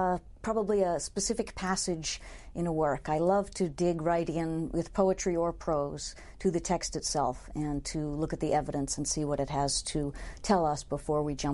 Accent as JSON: {"language": "English", "town": "Boston", "region": "Massachusetts", "country": "United States", "tie": "born or raised there", "said": "I grew up in Boston."}